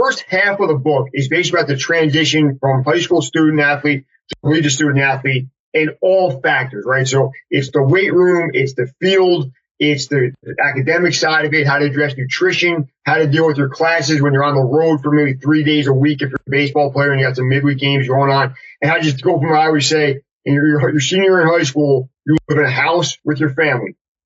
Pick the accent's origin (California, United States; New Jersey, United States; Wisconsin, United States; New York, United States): New Jersey, United States; Yeah, man, I grew up in New Jersey at the Jersey Shore, where unfortunately, where they filmed that MTV TV show, was where I grew up.